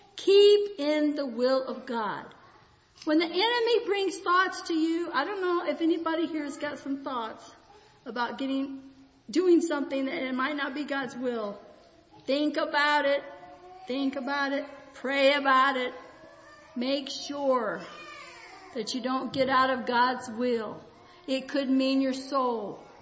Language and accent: English; Michigan, United States; also born or lived in Virginia; now in Oklahoma, United States; Well, I was born in Virginia, raised in Michigan, but now I'm Oklahoman. Been here longer than anywhere.